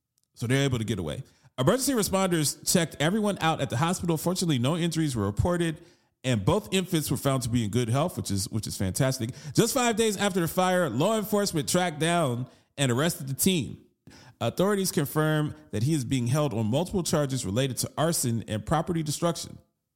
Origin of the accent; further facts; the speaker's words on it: Columbus, Ohio, United States; one of my best friends growing up in Columbus, Ohio